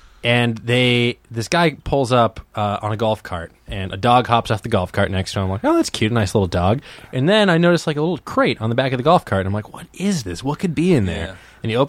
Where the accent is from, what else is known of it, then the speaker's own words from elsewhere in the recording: Wakefield, Massachusetts, United States; No, I grew up just outside the city. A lovely little town called Wakefield.